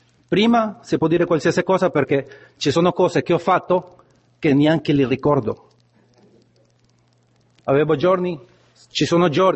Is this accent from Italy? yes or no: no; Honduras; Italian is a second language; Sono di Honduras, qui c'è una rappresentazione di Centro America buona